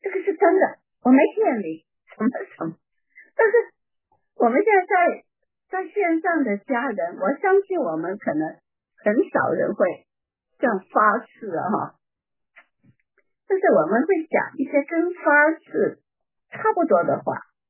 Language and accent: Chinese; China; 我们中国人还有一种叫做什么农历年啊西历啊